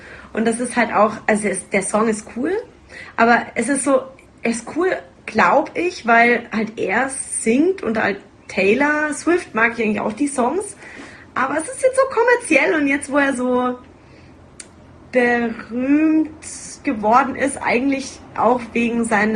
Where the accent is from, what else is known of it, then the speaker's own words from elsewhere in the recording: Nuremberg, Bavaria, Germany; in meiner Heimatstadt in Nürnberg